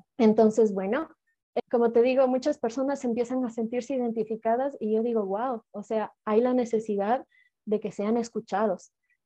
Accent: Ecuador; Yo soy de Ecuador, tengo 23 años.

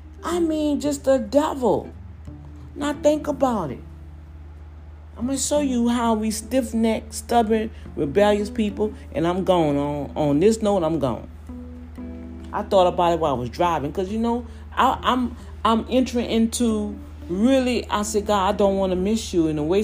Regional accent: Louisiana, United States; Oh, I'm from Louisiana. I'm from this part of Louisiana.

